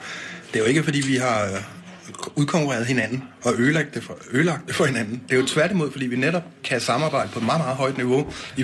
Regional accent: Roskilde, Zealand, Denmark; Jeg er vokset op på Vestegnen og i Roskilde

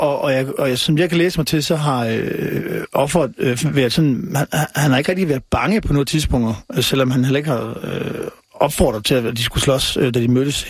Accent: Odense, Region of Southern Denmark, Denmark; now in Copenhagen, Denmark; Altså for eksempel, når jeg er hjemme i Odense.

